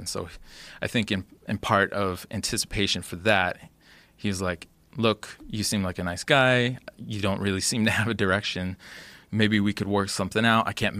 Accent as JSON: {"language": "English", "town": "Olympia", "region": "Washington", "country": "United States", "tie": "born or raised there", "said": "At the time, I was working in a restaurant, actually in my hometown of Olympia."}